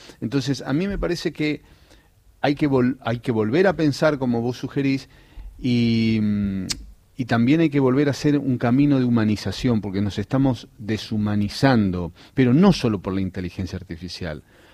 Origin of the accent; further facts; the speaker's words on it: Santa Fe, Argentina; now in Buenos Aires, Argentina; cuando yo vine a Buenos Aires de Santa Fe